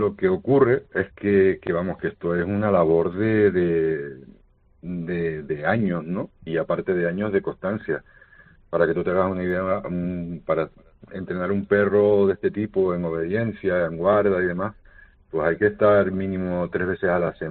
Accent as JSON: {"language": "Spanish", "region": "Canary Islands", "country": "Spain", "said": "pues como canarios que somos, pues hemos apostado por ello y defenderlo hasta la muerte"}